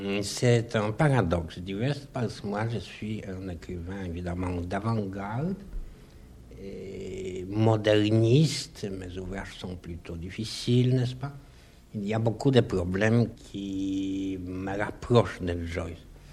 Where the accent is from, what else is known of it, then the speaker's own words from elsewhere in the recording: Poland; first language Polish; French is a second language; Moi, si je suis polonais, c'est contre moi-même, pour ainsi dire, parce que je suis forcé d'être ce que je suis. Je ne nie pas naturellement ma langue polonaise, ni ma culture polonaise